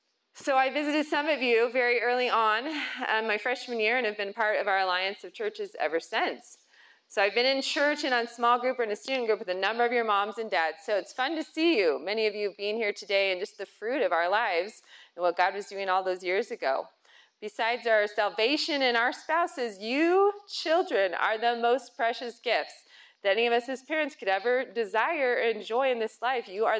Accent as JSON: {"language": "English", "town": "Sterling", "region": "Colorado", "country": "United States", "tie": "born or raised there", "said": "I grew up in Sterling, Colorado. Anybody else from Sterling, Colorado?"}